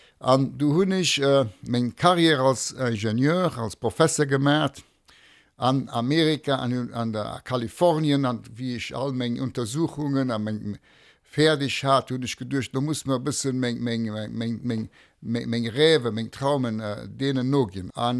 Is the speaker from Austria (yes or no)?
no; Brazil; German is a second language; also born or lived in Luxembourg; Ich bin in Brasilien geboren, und du sind immer auf Lützburg zurückkommen.